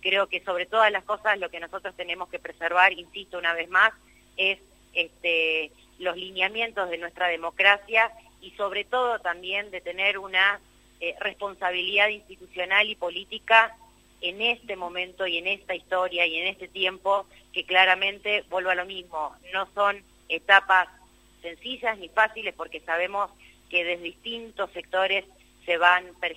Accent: Argentina; como argentinos y argentinas tenemos que tener más que claro

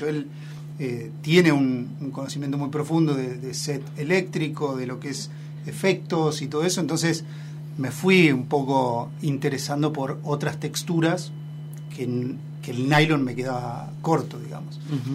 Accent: General Acha, La Pampa, Argentina; Yo soy de General Hacha, nací en General Pico, pero al año me fui a Hacha, y en Hacha me siento de Hacha porque de Pico no tengo un recuerdo.

